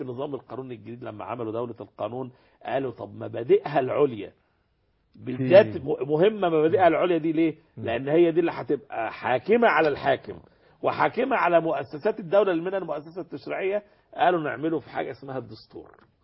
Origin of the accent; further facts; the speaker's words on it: Egypt; وأنا مصري